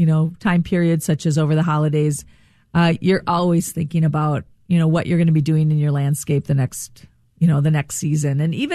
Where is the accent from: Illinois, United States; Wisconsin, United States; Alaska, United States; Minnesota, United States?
Minnesota, United States; Rochester; I grew up in Rochester. I'm a Minnesotan.